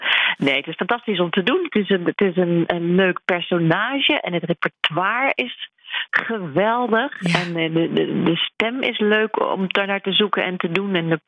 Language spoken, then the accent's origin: Dutch; The Hague, South Holland, Netherlands; Maar ik kom wel uit Den Haag. Geboren, ja. Getogen. Ja. Uit Den Haag-Genaar. Ik ben geen Haagenees, maar Haagenaar.